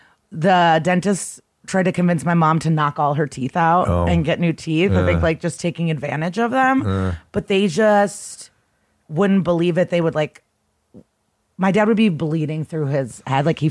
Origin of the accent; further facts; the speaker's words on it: Odesa, Odesa Oblast, Ukraine; English is a second language; now in United States; Odessa. We're from Odessa on the Black Sea. Yeah. But we've lived in the States now since the 90s